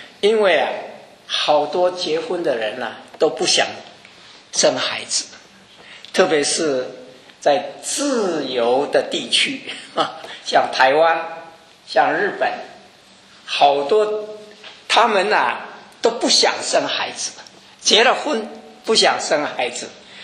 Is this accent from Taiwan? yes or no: no; China; now in United States; 从前啊，我们中国人也好，日本人也好啊，也许美国人也好，都是什么男主外女主内